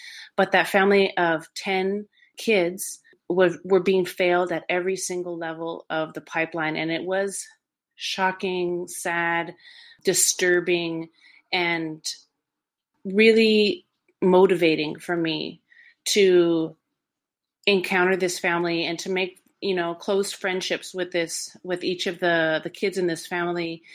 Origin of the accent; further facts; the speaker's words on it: San Jose, California, United States; I originally grew up in Northern California, which was hella cool. I am from San Jose, California, and I went to public schools.